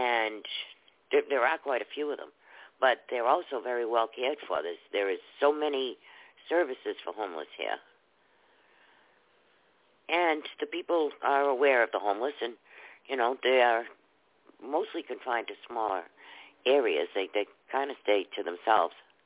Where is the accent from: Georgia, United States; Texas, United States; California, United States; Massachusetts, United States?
Massachusetts, United States; Boston; I come from Massachusetts, and Massachusetts is beautiful, too.